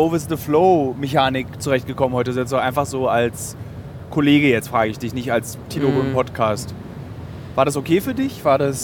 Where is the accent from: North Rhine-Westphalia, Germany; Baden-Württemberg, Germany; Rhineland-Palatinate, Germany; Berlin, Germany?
Berlin, Germany; Als Berliner kenne ich die Geschichte